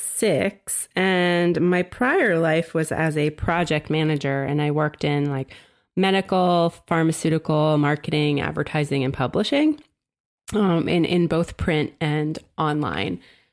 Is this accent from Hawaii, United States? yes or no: no; New Jersey, United States; I'm from New Jersey, and I from a pre-Snooki time. I lived down south, though, near Philly.